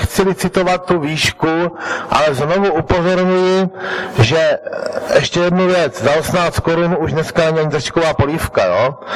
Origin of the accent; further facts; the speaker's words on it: Moravia, Czechia; já jsem z Moravíku, který je na Moravě